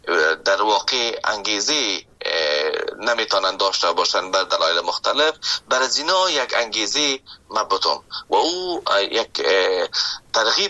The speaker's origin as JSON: {"language": "Persian", "country": "Afghanistan", "moved": "yes", "lives_now": "Canada", "said": "وقتی که آمدم از افغانستان، شما فکر کنید که من از افغانستان به کانادا آمدم که ده ها یا هزارها کیلومتر فاصله است،"}